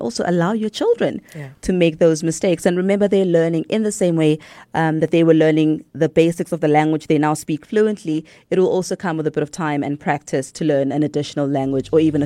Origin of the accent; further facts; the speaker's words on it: South Africa; first language Xhosa; English is a second language; So I speak isiXhosa. IsiXhosa is my first language.